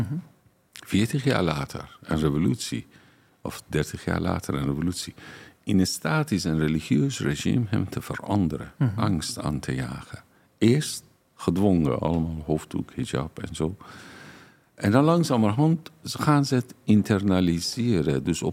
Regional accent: Iran; Dutch is a second language; now in Netherlands; ik groeide op in Iran ten tijde van Shah tot 1979. Dus ik was iets van 13 jaar dat de Iraanse revolutie heeft plaatsgevonden.

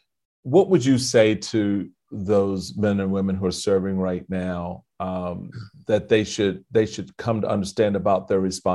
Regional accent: Washington, District of Columbia, United States; One of the things that always impressed me as a young kid growing up in the Petworth area of DC

